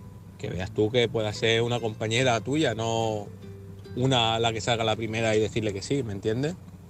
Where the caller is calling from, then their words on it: Alicante, Valencian Community, Spain; de Alicante.